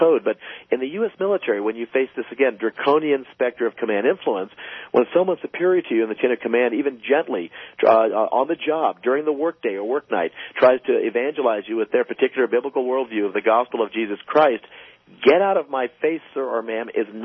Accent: New Mexico, United States; which is located at Cannon Air Force Base in my home state of New Mexico in Clovis.

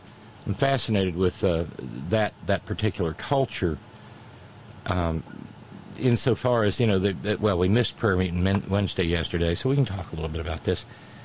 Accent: Alabama, United States; it was roughly equivalent to driving from here to my hometown in Alabama in a day.

